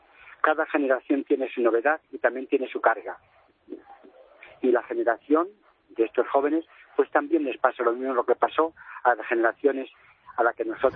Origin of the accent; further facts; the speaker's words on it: Ávila, Castile and León, Spain; Yo es que soy de Ávila, pero también es que, verdad, esta imagen solo se tiene en Ávila.